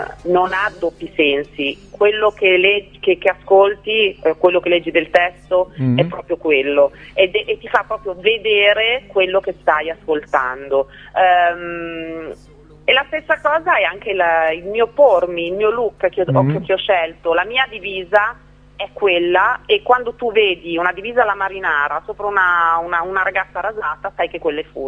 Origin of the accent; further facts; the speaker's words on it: Milan, Lombardy, Italy; come si dice qua a Milano, perché io sono milanese